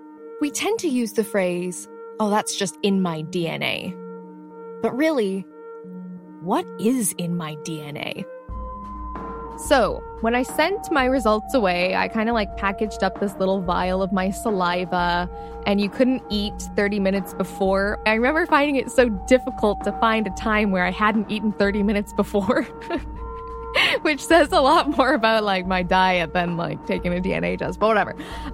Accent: Toronto, Ontario, Canada; I'm from Toronto.

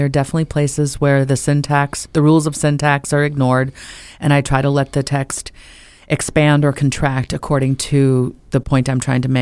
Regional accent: United States; I'm so American, it hurts. You know, I come from people who survived what America did to them. And I'm proud to be here and to live here

